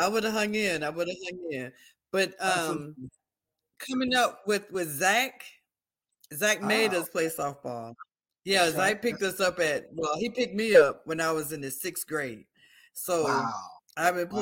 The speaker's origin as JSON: {"language": "English", "town": "Delray", "country": "United States", "tie": "born or raised there", "said": "if you were from Delray, you played everything. It wasn't no one particular sport that you was gonna do."}